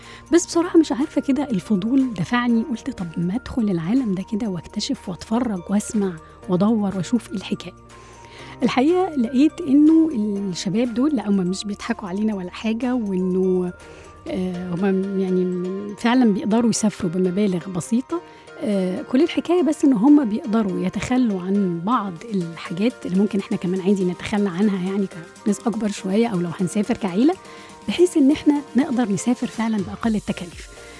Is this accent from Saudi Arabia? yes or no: no; Egypt; يعني في دول بتبقى سامحة ان احنا ندخل طبعا كمصريين يعني بدون تأشيرة